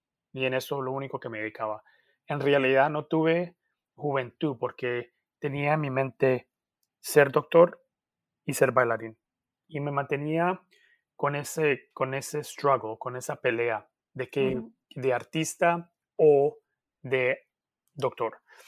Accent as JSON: {"language": "Spanish", "town": "Cali", "region": "Valle del Cauca", "country": "Colombia", "tie": "born or raised there", "moved": "yes", "said": "Viví en Cali, nací en Cali. Y cuando era niñito, me mantenía haciendo teatros, me mantenía organizando eventos así teatrales en nuestra cuadrita, en nuestro barrio pobrecito."}